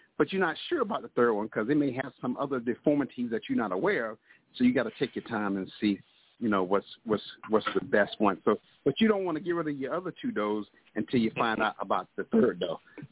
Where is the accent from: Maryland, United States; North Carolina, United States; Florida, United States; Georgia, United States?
Florida, United States; She done already called me out. I'm from Florida.